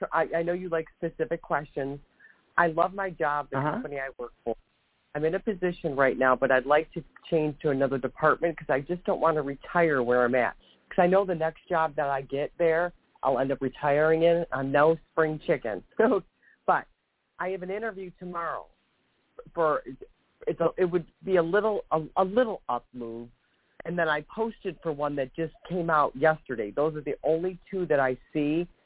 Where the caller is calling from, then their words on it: Ohio, United States; I'm from Ohio.